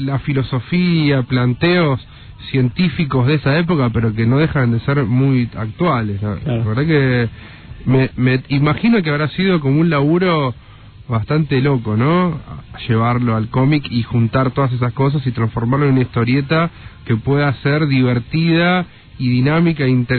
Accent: Argentina; Son esas cosas que nos tenemos que vanagloriar como argentinos.

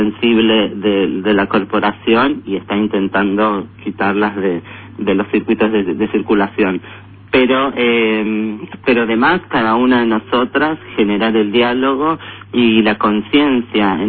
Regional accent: Buenos Aires, Argentina; ha recaído muchísimo en las que somos de Capital Federal, y La Plata, el Gran Buenos Aires, que estamos cerca

